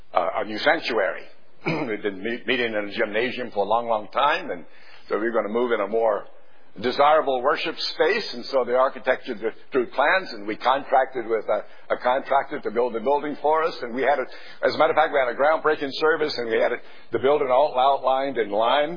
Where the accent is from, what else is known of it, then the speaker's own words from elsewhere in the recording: Greenville, North Carolina, United States; the school board in my hometown in Greenville, North Carolina, deciding to build a brand new high school in our city.